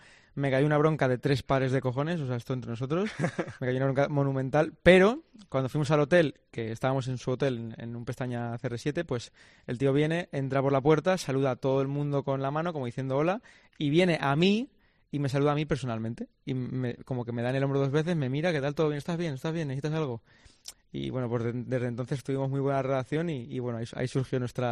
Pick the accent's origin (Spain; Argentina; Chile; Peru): Spain; yo soy español y yo quiero que gane España.